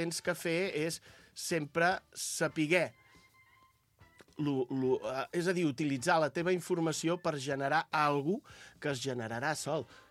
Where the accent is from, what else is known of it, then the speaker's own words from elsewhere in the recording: Catalonia, Spain; jo vaig passar tota la meva infància allà al Montseny i vaig viure molt al bosc.